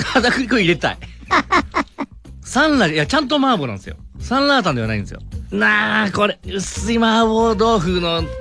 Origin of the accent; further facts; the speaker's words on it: Izumo, Shimane, Japan; これ、うちの田舎の出雲の宍道湖ではしじみがもう有名ですから。